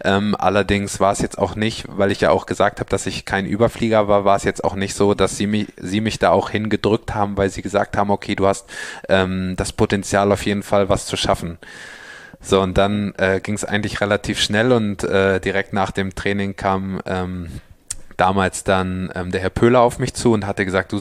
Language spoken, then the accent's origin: German; Bad Harzburg, Lower Saxony, Germany; Nee, ich bin in Bad Harzburg aufgewachsen.